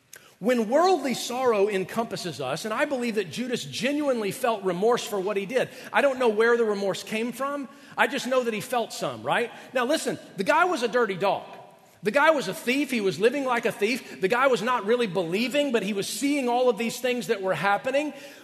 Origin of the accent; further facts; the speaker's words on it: the South, United States; When I grew up in the South, that's what I call it honey on the end of the knife.